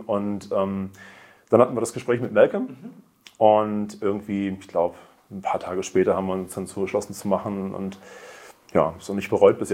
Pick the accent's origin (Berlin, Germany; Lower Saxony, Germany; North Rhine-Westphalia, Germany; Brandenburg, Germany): Berlin, Germany; Ich komme aus Berlin, und also das ist dann näher von Berlin. Und ich habe eine IT-Firma in Berlin, die aber europaweit tätig ist. Und habe zwei Kinder.